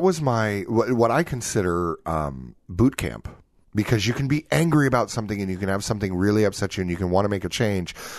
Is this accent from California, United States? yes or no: yes; San Jose, California, United States; also born or lived in Cupertino / San Rafael / Stockton / Nampa; I grew up in San Jose, Cupertino, San Rafael, and then we moved out later into Stockton, California.